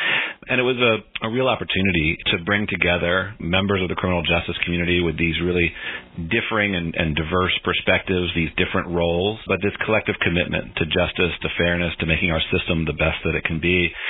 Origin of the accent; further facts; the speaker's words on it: Nashville, Tennessee, United States; who did just an amazing job putting this big event together for us here in my hometown.